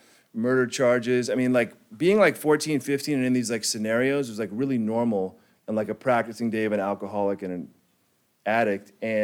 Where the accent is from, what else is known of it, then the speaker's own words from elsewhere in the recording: Venice, California, United States; also born or lived in New Zealand; I come from an Irish Catholic family. I grew up in Venice, and we moved around a lot.